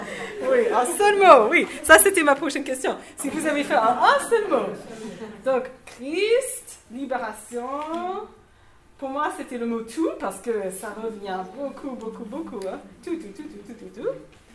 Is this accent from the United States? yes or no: yes; United States; Par exemple, moi, je suis américaine.